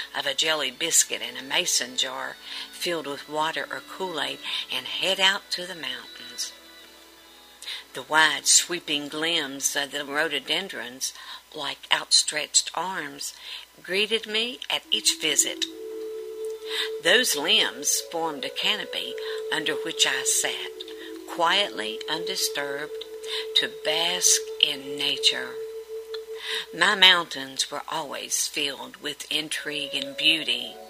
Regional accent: West Virginia, United States; I want to invite you to walk with me through the woods and around the rugged hills of my childhood home in the coal fields of southern West Virginia.

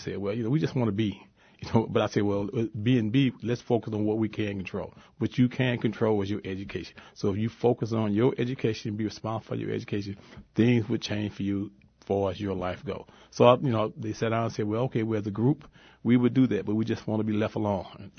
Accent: East St. Louis, Illinois, United States; East St. Louis, Illinois.

